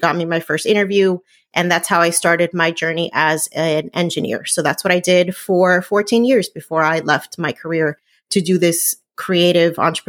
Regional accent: New Jersey, United States; Yeah, so I am Puerto Rican. I grew up in New Jersey. My parents came over from the island in the 1980s.

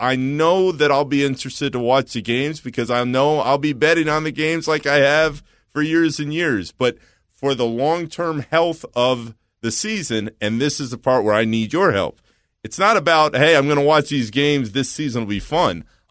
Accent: Orlando, Florida, United States; I grew up in Orlando. I've been watching Florida State, Florida games, and now UCF my whole life.

